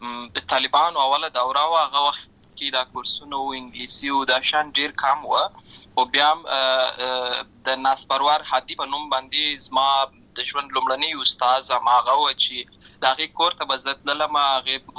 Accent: Lashkar Gah, Helmand, Afghanistan; زه په اصل کې د ورزغان ولایت یم، اما زه په هلمند ولایت د شکرګاه کې پیدا شوی یم، اما د لوی سوې یم،

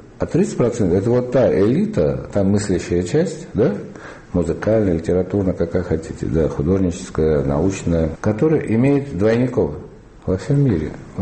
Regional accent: Karabakh, Azerbaijan; Я вырос в Азербайджане, в Карабахе, и у нас радио целый день передавало азербайджанскую музыку.

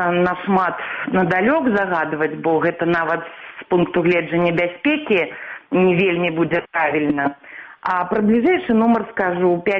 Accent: Minsk, Belarus; born there; Ну, я нарадзілася ў Мінску, закончыла Беларускі дзяржаўны універсітэт, факультэт журналістыкі.

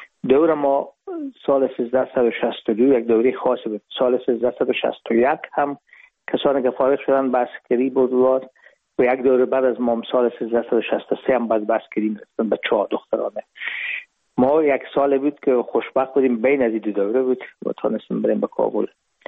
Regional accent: Herat, Afghanistan; moved away as an adult; now in Hamburg, Germany; رفتیم از کابل به هرات و بیزی که فاکولته رو پایان برسانیم یا دیپلمی بگیریم از هرات از طریق زمینی داخل مرز ایران شدیم

